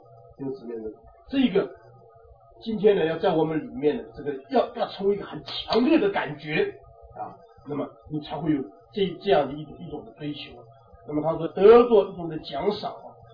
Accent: China; moved away; 我们像我们中国人呢，从中国到了这个海外来了啊

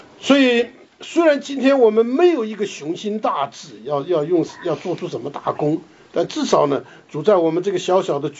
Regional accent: China; 你知道我们中国人有一个说法啊，按照历史的法则，有人说呢，我们今天呢不争一时要争千秋啊。

